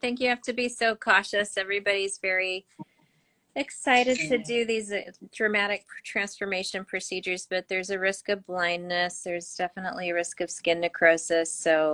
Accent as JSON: {"language": "English", "town": "Santa Monica", "region": "California", "country": "United States", "tie": "born or raised there", "also_born_or_lived": "Kenya / Malibu", "said": "I was born in East Africa, in Kenya, and then grew up in all across the United States, but mainly in Santa Monica and Malibu. And only been to India twice. I'm Punjabi"}